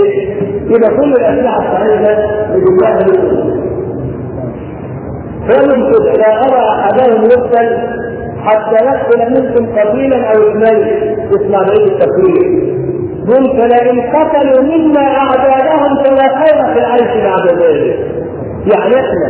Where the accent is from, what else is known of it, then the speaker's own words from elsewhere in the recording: Palestine; نحن ناس فلسطينيين